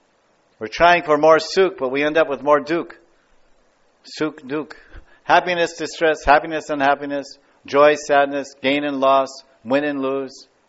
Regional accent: United States; I want apple pie. I'm American, right? Apple pie.

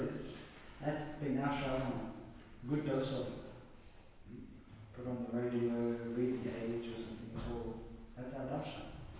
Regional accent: Melbourne, Victoria, Australia; Because I'm from Melbourne myself. I was born and bred in Melbourne City.

